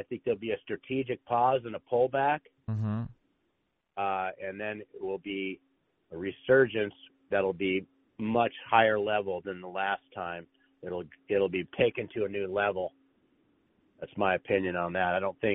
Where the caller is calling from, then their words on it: California, United States; I'm in California, man. Wildly successful.